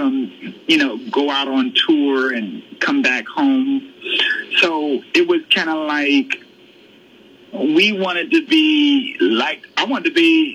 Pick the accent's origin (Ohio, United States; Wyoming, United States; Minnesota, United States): Ohio, United States; Cleveland; also born or lived in Louisville, United States; I was born in Louisville, but then I was raised in Cleveland, Ohio. I mean, I left Louisville at a very young age.